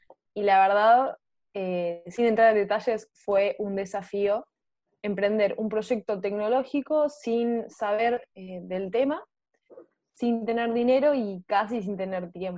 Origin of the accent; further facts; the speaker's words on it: Buenos Aires, Argentina; tengo 23 años, soy de Buenos Aires y soy emprendedora tecnológica.